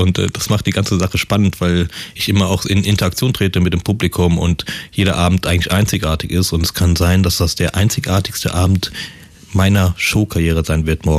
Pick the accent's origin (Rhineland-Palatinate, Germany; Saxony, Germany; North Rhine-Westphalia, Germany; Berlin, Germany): North Rhine-Westphalia, Germany; Krefeld; ich bin halt mit anderthalb Jahren von Afghanistan weg und ich kenne Afghanistan in dem Sinne gar nicht und kann auch nicht sagen, dass es meine Heimat ist, weil Heimat immer der Ort ist, wo man auch aufwächst. Und da würde ich sagen, ist Krefeld natürlich zutreffender.